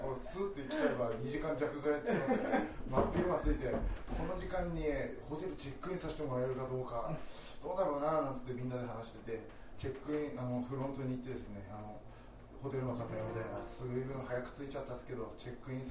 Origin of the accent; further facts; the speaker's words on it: Chiba, Japan; 僕は千葉の人間ですし、